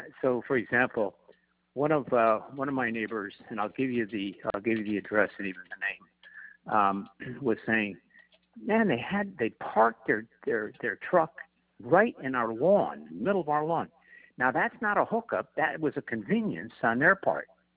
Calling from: Kingston, New York, United States; I'm calling from Kingston, New York, right?

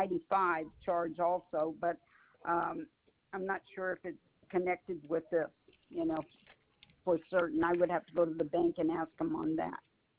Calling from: Fresno, California, United States; I'm calling from Fresno, California.

